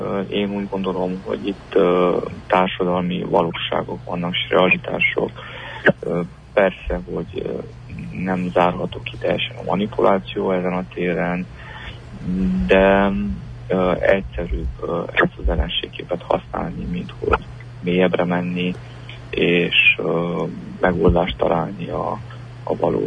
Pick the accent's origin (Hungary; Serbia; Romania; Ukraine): Romania; Transylvania; Mi itt, mint erdélyi magyarság, fontos nekünk a versenyképesség